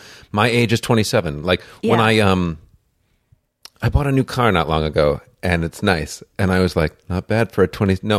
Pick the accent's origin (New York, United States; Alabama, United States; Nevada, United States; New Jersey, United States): New York, United States; Amherst; I just... I grew up in Amherst, New York, which is a very sort of, I suppose it's changing now